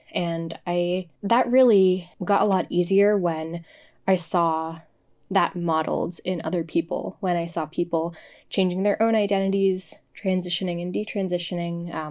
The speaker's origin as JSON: {"language": "English", "region": "New Hampshire", "country": "United States", "tie": "born or raised there", "said": "I grew up in New Hampshire. And I really wasn't sure what to expect when I moved to Maine regarding queerness."}